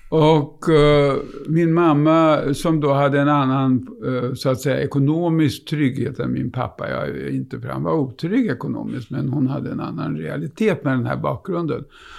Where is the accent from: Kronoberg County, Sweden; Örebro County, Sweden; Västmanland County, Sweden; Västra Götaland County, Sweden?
Örebro County, Sweden; Mellan Örebro och